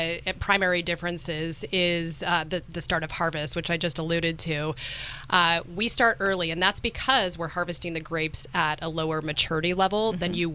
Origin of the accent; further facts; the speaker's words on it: California, United States; there were a lot of parallels to where I grew up in Monterey County.